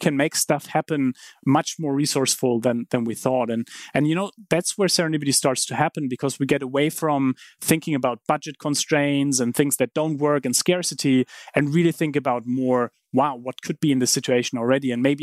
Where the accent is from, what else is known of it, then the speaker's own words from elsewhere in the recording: Heidelberg, Baden-Württemberg, Germany; I grew up in Heidelberg